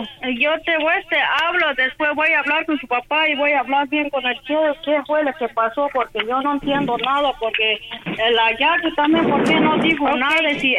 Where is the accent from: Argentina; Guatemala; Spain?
Guatemala; San Carlos; now in United States; San Carlos. No, ya ni sé dónde vivo yo por la bronca.